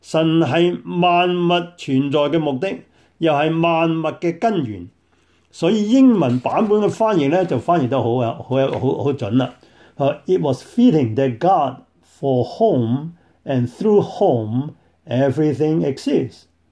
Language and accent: Chinese; China; 所以我们中国人呢，我们不喜欢呢用个死字，我们用很多代名词代了它。